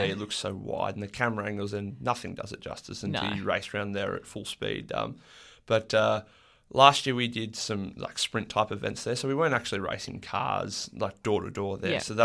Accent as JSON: {"language": "English", "town": "Singleton", "region": "New South Wales", "country": "Australia", "tie": "born or raised there", "also_born_or_lived": "Maitland", "said": "I moved schools from Singleton to Maitland to Hunter Valley Grammar School"}